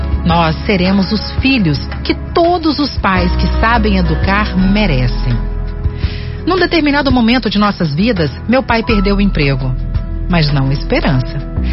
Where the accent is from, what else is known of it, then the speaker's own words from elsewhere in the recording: Vila Velha, Espírito Santo, Brazil; sou de Vila Velha, tenho 22 anos. Sou de uma família muito humilde, muito humilde.